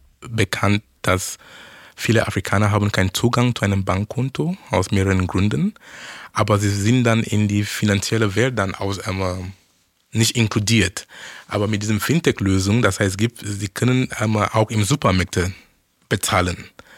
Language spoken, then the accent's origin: German; Cameroon; German is a second language; auch genauso ein Unternehmen in Kamerun, wo ich herkomme